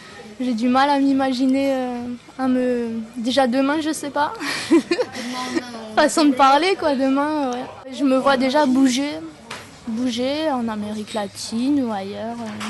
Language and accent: French; Grand Est, France; born there; Je suis née en Alsace d'une maman espagnole et d'un papa parisien.